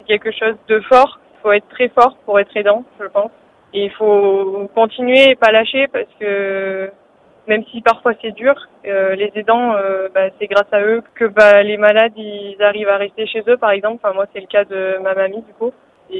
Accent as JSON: {"language": "French", "region": "Auvergne-Rhône-Alpes", "country": "France", "said": "Donc, je suis originaire de la Haute-Loire, donc ça s'y prête assez bien."}